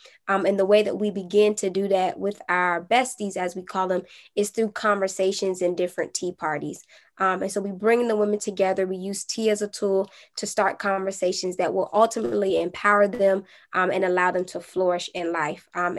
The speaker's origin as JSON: {"language": "English", "region": "Virginia", "country": "United States", "said": "I'm originally from Virginia. I currently live in California."}